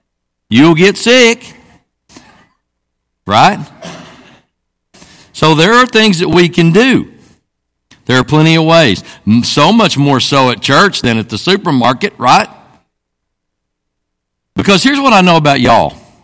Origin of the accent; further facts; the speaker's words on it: Oklahoma, United States; All right, I'm from Oklahoma. I said, cut me some slack.